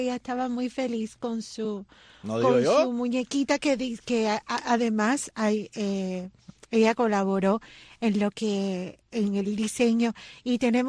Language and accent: Spanish; United States; pero yo que soy americana